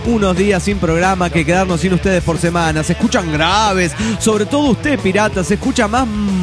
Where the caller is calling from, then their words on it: New Jersey, United States; de New Jersey.